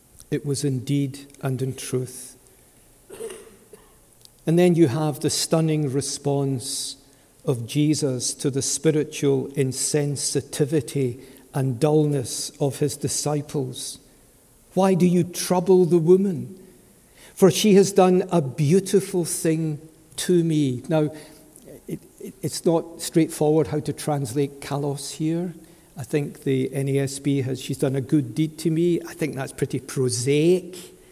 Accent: Scotland, United Kingdom; it's not that we are Scottish and we don't do that.

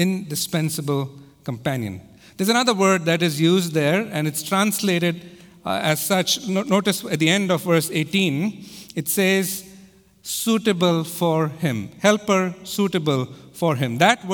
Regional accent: India; Many of you know I grew up in India.

